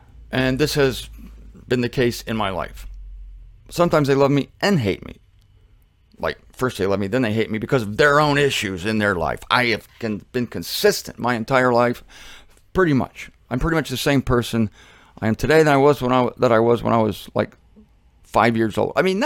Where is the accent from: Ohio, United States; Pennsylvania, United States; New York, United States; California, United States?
Ohio, United States; Hot is Columbus, because that is the capital of Ohio. I should know. I was from Ohio.